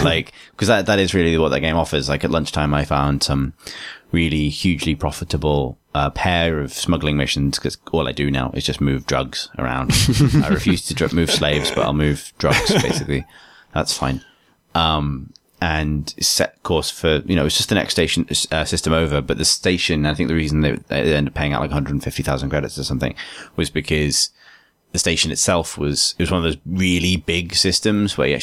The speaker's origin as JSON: {"language": "English", "region": "South West England", "country": "United Kingdom", "said": "I'm attracted to because I'm from Wiltshire."}